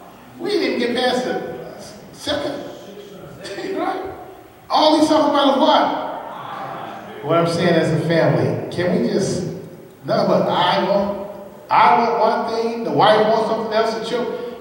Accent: Atlanta, Georgia, United States; I grew up in Atlanta, in my neighborhood. Most of my family know my neighborhood.

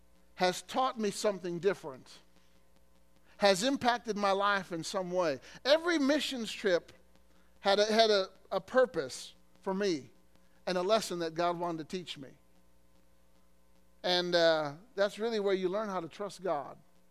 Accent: Illinois, United States; In my home state, in Illinois, there's a place called Starved Rock.

